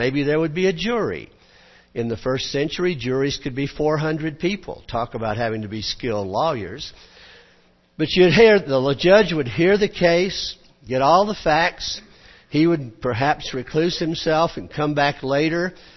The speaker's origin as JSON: {"language": "English", "region": "Georgia", "country": "United States", "said": "She was from California. I was from Georgia."}